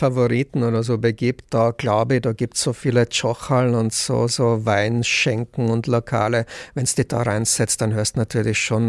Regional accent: Czechia; first language Czech; German is a second language; bin ich aus dem Tschechischen gekommen und habe irgendwie kein Wort Deutsch kennen in der Schule. Ich meine, ich bin in keinem Haushalt oder so aufgewachsen, wo ein Dialekt gesprochen worden war, weil wir haben immer Tschechisch geredet miteinander

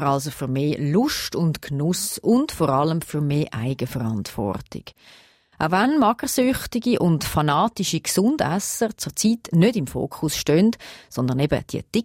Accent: Switzerland; bei uns in der Schweiz

